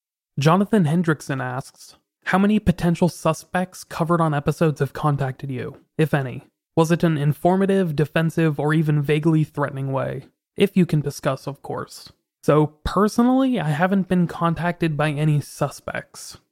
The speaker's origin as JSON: {"language": "English", "town": "Puyallup", "region": "Washington", "country": "United States", "tie": "born or raised there", "said": "a girl that disappeared from my hometown of Puyallup, Washington."}